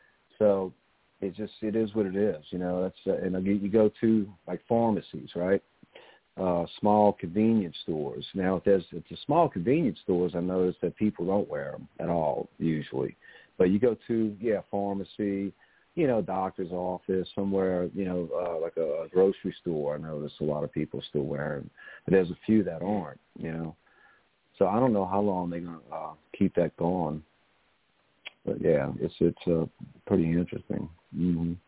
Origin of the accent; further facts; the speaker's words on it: New Orleans, Louisiana, United States; it's kind of crazy down here. I'm from New Orleans, okay?